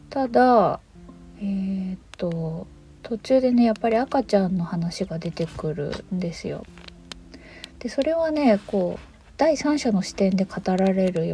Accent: Sea of Japan coast, Japan; 私は割と冬はしっかり雪が降る雪深いところで生まれ育ったので、小さい頃のね、雪の記憶っていうのは結構あるんですよね。で日本海側の雪って

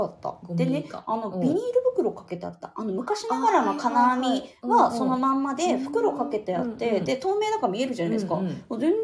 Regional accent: Oita, Japan; あの大分が出身なので、うん、大分帰ったんですね

